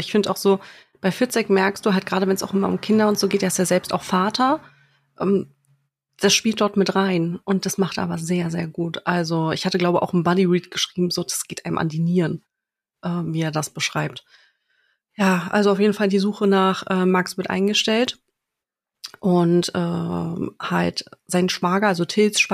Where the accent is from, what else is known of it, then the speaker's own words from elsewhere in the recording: Berlin, Germany; Also als Berliner, wenn man die Gegenden kennt